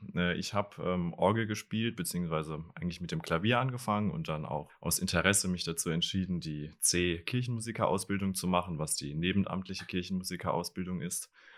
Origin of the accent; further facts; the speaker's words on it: Landau, Rhineland-Palatinate, Germany; born there; now in Bonn, Germany; ich bin 22 Jahre alt, gebürtig aus Landau in der Pfalz und bin dann auch, wie Frau Gänzler, nach Bonn gezogen für die Ausbildung